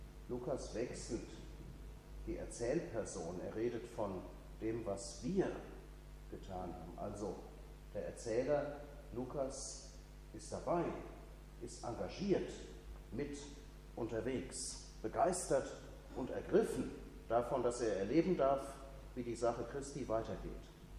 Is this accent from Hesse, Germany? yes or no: yes; Hesse, Germany; Da, wo ich herkomme, auch, das passt gut. In Oberhessen.